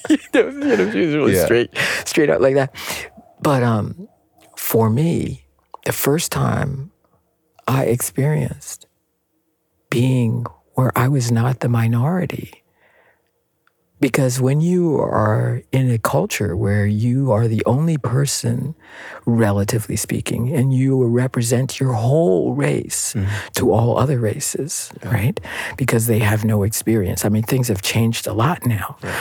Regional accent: Canada; even though I'm a Canadian and I'm not from the West Indies.

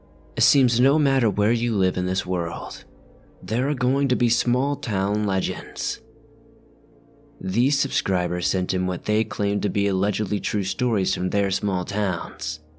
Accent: Alabama, United States; there were several reports of satanic activity in the area of Alabama, about 30 miles or so from my hometown, of just 35,000 people.

